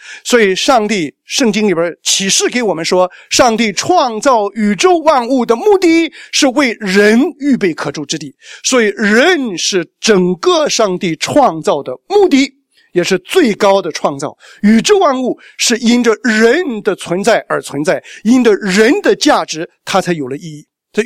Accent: China; 其实我们中国人是一种非常简朴能吃苦的一种民族

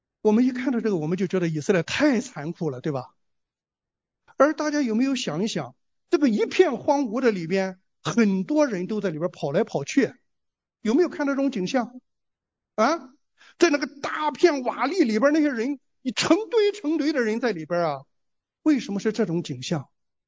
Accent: China; 很多不懂得十条诫的外邦人，像我们中国人，我们看不懂

